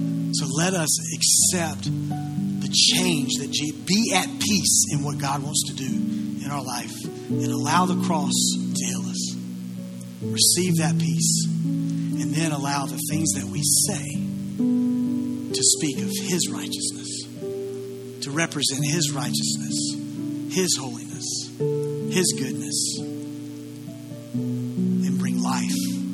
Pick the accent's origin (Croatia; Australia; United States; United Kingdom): United States; the South; accent: Southern; Our accents reveal where we're from. You want to hear something funny? My accent is Southern.